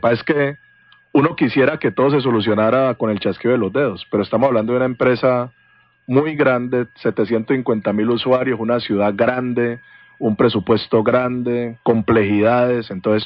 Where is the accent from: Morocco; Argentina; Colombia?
Colombia; Cali, Valle del Cauca; Yo siempre soñé con regresar a mi ciudad. Yo nací aquí en Cali, amo a Cali.